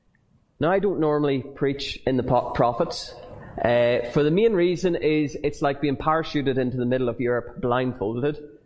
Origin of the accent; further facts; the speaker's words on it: Northern Ireland, United Kingdom; So, as I said, I'm from Northern Ireland. I've grown up in what's politely referred to by the army and police for the last 50 years as bandit country.